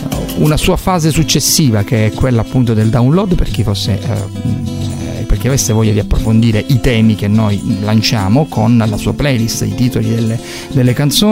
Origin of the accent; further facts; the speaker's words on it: Milan, Lombardy, Italy; Vengo da Milano